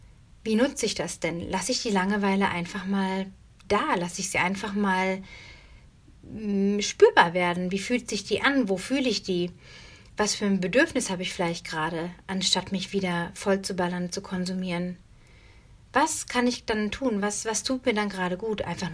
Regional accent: North Rhine-Westphalia, Germany; born or raised there

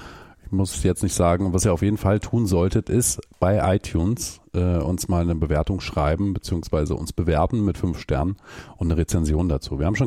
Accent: East Germany, Germany; Angeblich gab es in der DDR keine Bananen. Zur Wende war ich 4.

